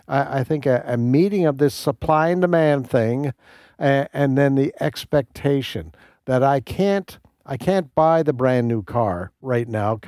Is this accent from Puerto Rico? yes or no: no; Canada; now in United States; when I was growing up, and yes, I grew up in Canada, but I think similar experiences here in the United States